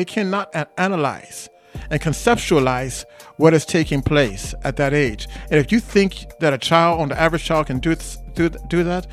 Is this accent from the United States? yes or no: yes; Midwest, United States; I mean, I'm from the Midwest. My people are from Central America.